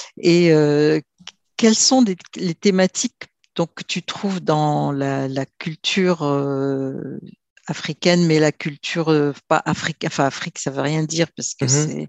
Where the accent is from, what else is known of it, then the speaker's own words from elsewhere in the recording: Morocco; je peux en parler librement parce que je viens du Maroc